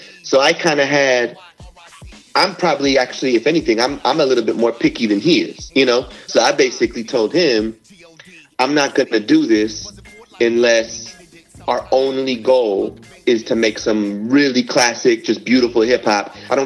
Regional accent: Los Angeles, California, United States; now in Miami, United States; You know, I grew up in Los Angeles. I live in Miami now.

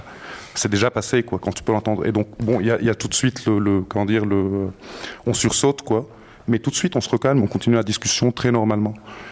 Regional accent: Lebanon; quand on est Libanais, on sait que quand ils bombardent cette région-là, ça a beau être à 2 kilomètres de chez soi, ça va pas nous toucher, quoi.

